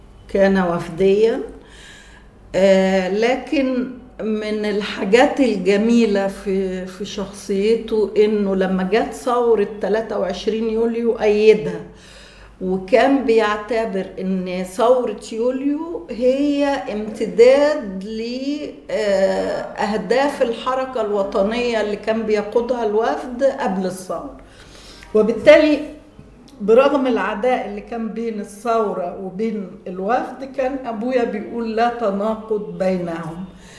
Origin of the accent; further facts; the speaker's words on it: Cairo, Cairo Governorate, Egypt; also born or lived in Tamnoud, Dakahlia; 9/7 سنة 48، اتولدت في مني تمنود، قرية صغيرة في محافظة الدقهلية، لكن اتربيت في القاهرة لأن والدي جه بعد مولدي بسنتين، حوالي سنة 50 51 تقريبا